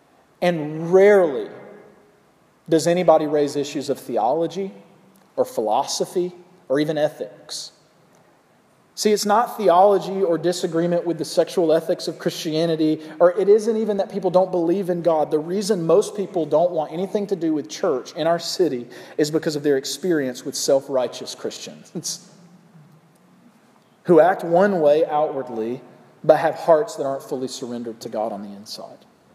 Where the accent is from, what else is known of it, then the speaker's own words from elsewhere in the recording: the South, United States; Okay, I'm from the South, if you can't tell.